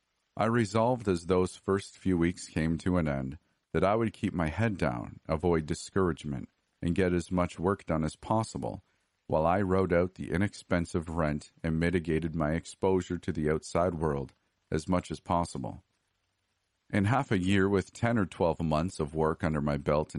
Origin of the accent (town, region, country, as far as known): United States